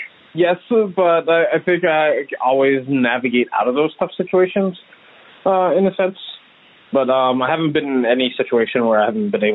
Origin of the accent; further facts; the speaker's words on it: Philadelphia, Pennsylvania, United States; also born or lived in Kenya / Savannah, Georgia; I was born in Kenya and I moved to Philadelphia at a young age of about 4 years old. And I lived in Philadelphia most of my life. There were some points where I lived in Savannah, Georgia. Mostly Philadelphia for a good portion of my life.